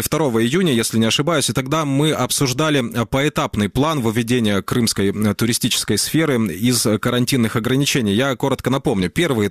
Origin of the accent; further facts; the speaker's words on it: Crimea, Ukraine; Я как крымчанин вас понимаю на самом деле, да.